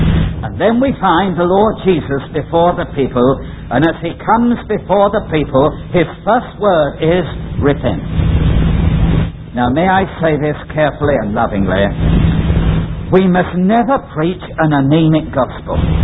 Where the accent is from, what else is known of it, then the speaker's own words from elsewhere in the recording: London, United Kingdom; I came from the East End of London, and I was born right near the Bow Church.